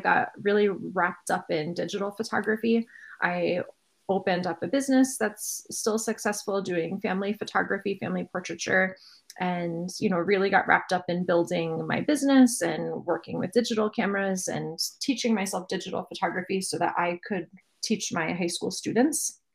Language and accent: English; United States; like senior thesis photo project on this abandoned gingerbread castle amusement park that was in my hometown.